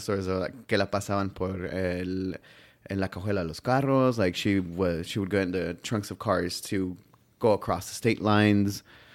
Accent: El Paso, Texas, United States; also born or lived in Ciudad Juarez, Mexico; So I'm actually from La Frontera. I was born and raised in El Paso.

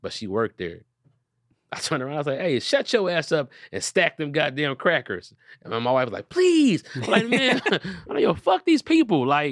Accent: Detroit, Michigan, United States; also born or lived in Southfield; But I'm from Detroit, and I lived in Southfield.

